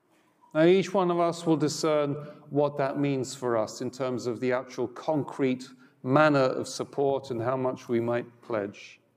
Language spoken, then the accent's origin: English; London, United Kingdom; now in Oregon, United States; I'm from London, not the local London, Oregon, but London way to the east, 8 time zones to the east